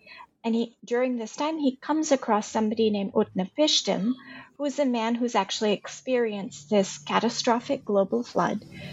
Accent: India; growing up in India, I've experienced some very large ones, 6.9, 7.2.

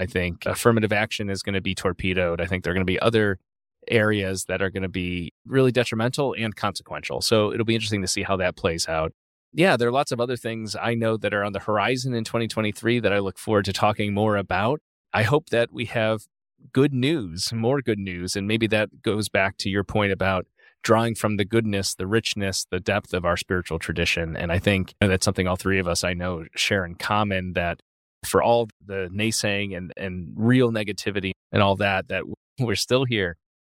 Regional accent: Chicago, Illinois, United States; Chicago. And so it's nice to spend Christmas with my family. I'll help out at my home parish where I grew up on the Christmas liturgy side of things.

